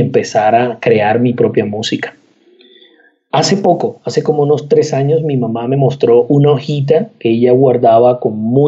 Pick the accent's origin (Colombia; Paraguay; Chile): Colombia; Montería, Córdoba; No, yo soy de Montería, Córdoba.